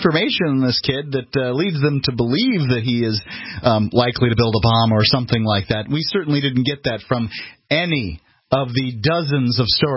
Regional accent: Georgia, United States; accent: Georgia accent; I think it's my Georgia accent.

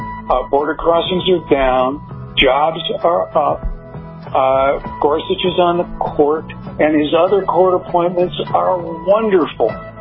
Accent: Chicago, Illinois, United States; That's my hometown. I was born in Chicago

